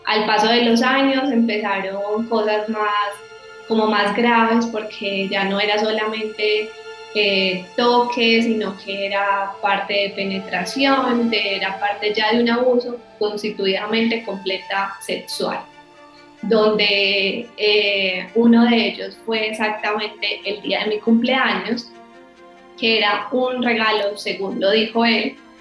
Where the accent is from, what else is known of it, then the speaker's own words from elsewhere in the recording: Medellín, Antioquia, Colombia; soy de Medellín, Colombia. Toda mi vida he estado pues acá en Medellín, tengo 30 años.